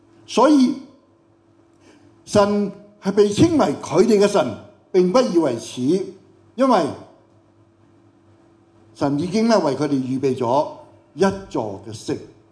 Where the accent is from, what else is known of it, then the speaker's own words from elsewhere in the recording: Hong Kong; 咁今日我哋香港人最平均最長命嘅係幾多歲啊？